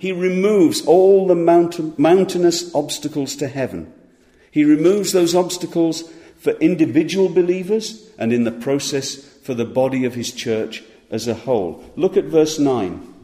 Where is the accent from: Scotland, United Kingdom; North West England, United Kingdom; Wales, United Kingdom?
North West England, United Kingdom; Growing up in the Lake District and spending a lot of time there, you walk around and you drive around, and there's magnificent scenery and lovely hills